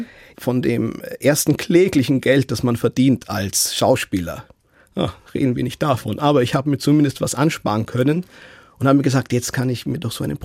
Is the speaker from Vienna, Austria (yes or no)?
yes; Vienna, Austria; moved away as an adult; now in Wiesbaden, Germany; Ich bin tatsächlich von Wien nach Wiesbaden gekommen als Schauspieler an Staatstheater Wiesbaden. Viele Leute, die das wissen, dass ich aus Wien komme und jetzt in Wiesbaden lebe